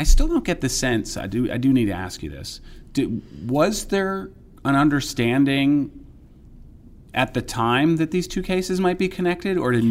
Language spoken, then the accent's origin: English; New York, United States; I grew up in the New York area where Eitan Peetz was kidnapped and murdered, and only recently was that cold case solved.